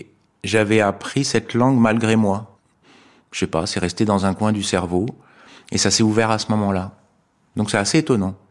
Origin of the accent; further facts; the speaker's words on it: Lyon, Auvergne-Rhône-Alpes, France; also born or lived in Martinique; Enfin, je suis né à Lyon, j'ai grandi à Lyon, je suis parti en Martinique, je suis revenu. J'ai vécu 2 ans là-bas aussi.